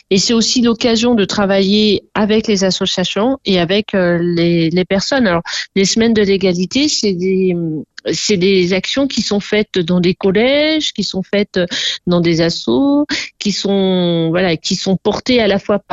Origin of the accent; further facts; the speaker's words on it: Saint-Étienne, Auvergne-Rhône-Alpes, France; Et en tant que Stéphanois, en tant que citoyen